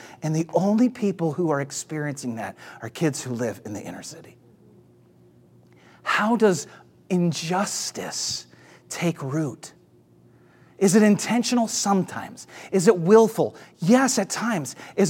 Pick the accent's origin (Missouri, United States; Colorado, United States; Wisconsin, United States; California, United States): Missouri, United States; St. Louis; I grew up in St. Louis, and St. Louis at the time where I lived in the suburbs, it was primarily white.